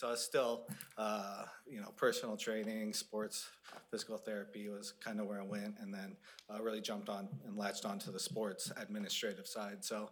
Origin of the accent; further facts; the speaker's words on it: Arizona, United States; also born or lived in Dallas, Oregon; You know, I grew up in Arizona, but I started playing sports here in Oregon, just outside of Salem, Dallas.